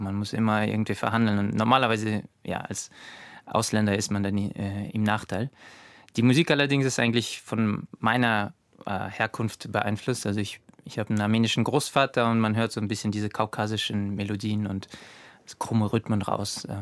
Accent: Germany; also born or lived in Russia; ich komme aus Russland und bin hier in Deutschland aufgewachsen.

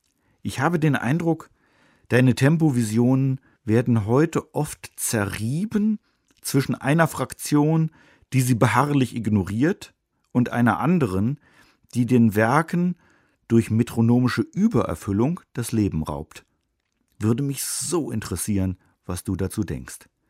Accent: Düren, North Rhine-Westphalia, Germany; Düren, wo ich aufgewachsen bin, liegt gerade einmal knapp 70 Kilometer von Bonn entfernt. Und dann bin ich noch fast genau 200 Jahre nach dir geboren. Ich feiere dieses Jahr meinen 50.

